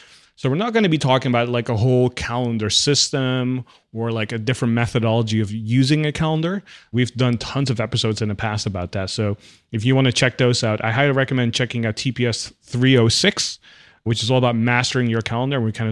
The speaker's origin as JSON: {"language": "English", "country": "Netherlands", "tie": "born or raised there", "lives_now": "United States", "said": "at least where I grew up in the Netherlands, everything starts on a Monday. And then when I moved to the States"}